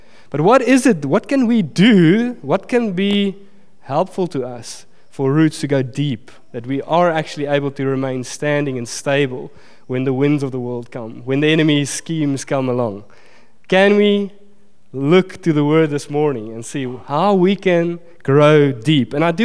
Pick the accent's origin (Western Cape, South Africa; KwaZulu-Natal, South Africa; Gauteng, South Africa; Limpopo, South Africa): Gauteng, South Africa; Pretoria; I grew up in Pretoria. I studied in Bloemfontein, where I met my gorgeous wife.